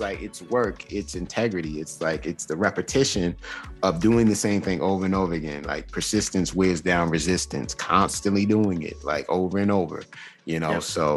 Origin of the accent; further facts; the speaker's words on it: New York City, New York, United States; growing up in Queens in New York City, everybody was riding for